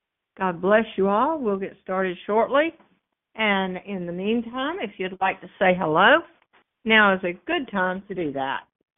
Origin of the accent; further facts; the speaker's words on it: Kirkland, Washington, United States; Well, actually, I'm from Kirkland, so he might not know what I meant.